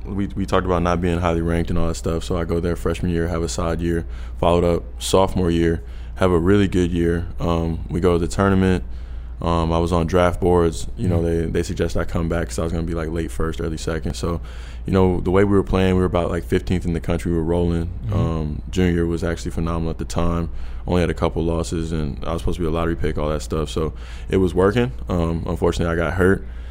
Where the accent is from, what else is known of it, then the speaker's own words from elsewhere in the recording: Los Angeles, California, United States; I grew up in Los Angeles, California.